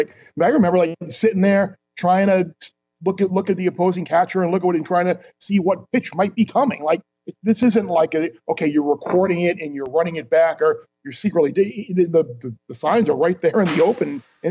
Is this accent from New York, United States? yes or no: yes; New York, United States; it reminded me of growing up in New York.